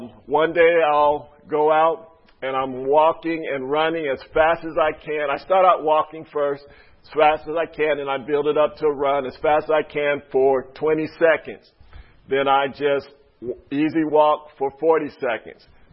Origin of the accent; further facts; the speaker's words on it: California, United States; I'm from California, you think the beach runs all up and down the coast, and you just think of all that sand.